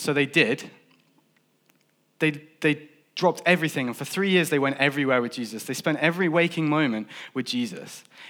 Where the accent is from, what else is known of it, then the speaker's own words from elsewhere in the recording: Fleet, South East England, United Kingdom; I grew up in Fleet. In fact, I went to this lovely C of E school.